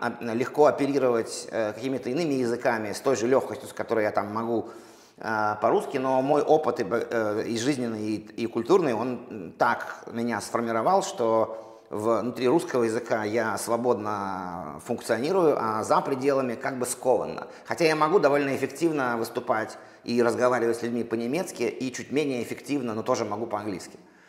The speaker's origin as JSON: {"language": "Russian", "country": "Russia", "tie": "born or raised there", "said": "я вырос в России там, да, и говорю по-русски там."}